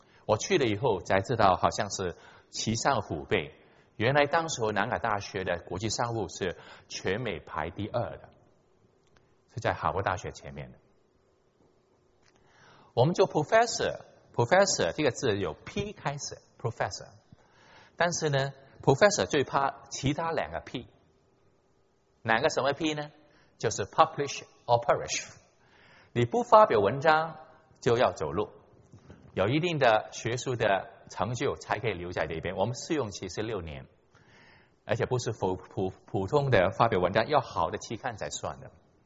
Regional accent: Hong Kong; 我是在香港出生长大的，我在中学的时候信了主

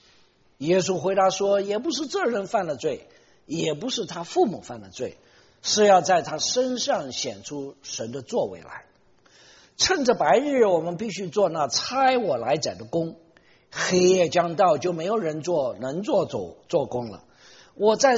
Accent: Chongqing, China; also born or lived in Nanjing; 我这个人呢，一生下来呢，我在南京出生，南京出生了，我们就到了重庆

